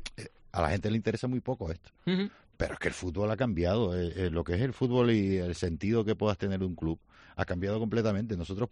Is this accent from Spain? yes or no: yes; Canary Islands, Spain; Como tinerfeño, no como tinerfeñista.